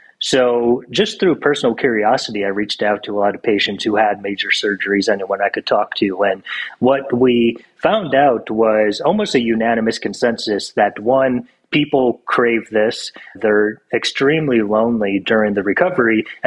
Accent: Buffalo, New York, United States; I grew up in Buffalo, so I'm a big Bills fan

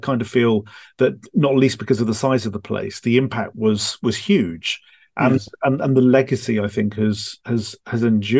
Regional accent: Cardiff, Wales, United Kingdom; because I'm from Cardiff, but there is that issue of belonging, and now, although I was born there, and although I am Welsh and I went to a university in Wales

